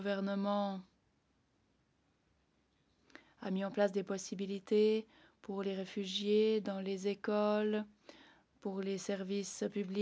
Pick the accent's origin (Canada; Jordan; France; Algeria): Jordan; étant donné que je viens de la Jordanie, le pays qui accueille le plus grand nombre de réfugiés de par le monde